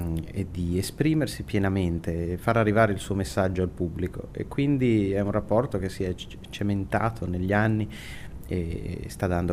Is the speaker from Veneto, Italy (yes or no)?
yes; Verona, Veneto, Italy; Io sono di Verona